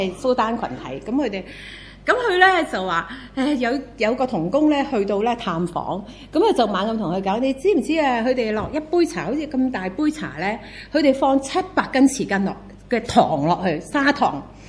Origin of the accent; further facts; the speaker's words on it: China; 你用筷子，我哋中國人用筷子食啦